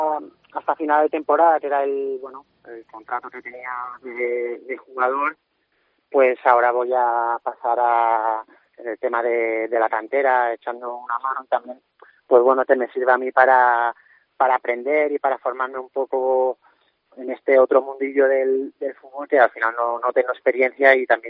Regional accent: Balearic Islands, Spain; Soy de Mallorca, pero sí que me considero un ostense más. Bueno, tengo familia aquí, mi mujer es de aquí, mis suegros.

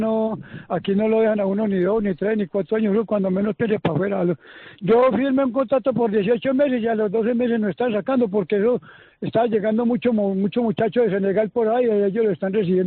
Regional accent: Colombia; now in Canary Islands, Spain; No, yo soy colombiano, sino que yo me vine con la mujer y para Canarias

